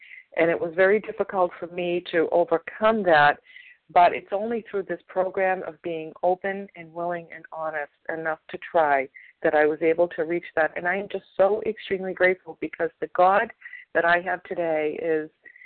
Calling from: Massachusetts, United States; I'm calling from Massachusetts.

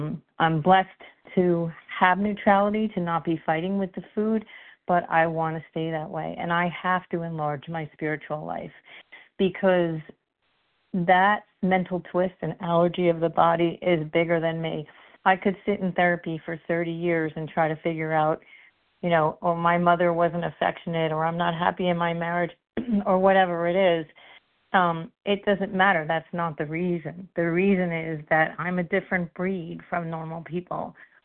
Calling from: New Jersey, United States; I am from New Jersey, Eastern Standard Time.

